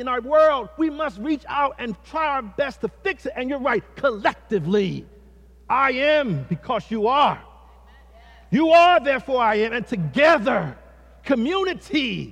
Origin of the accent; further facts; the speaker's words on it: Philadelphia, Pennsylvania, United States; I grew up in North Philadelphia, Benangle Street.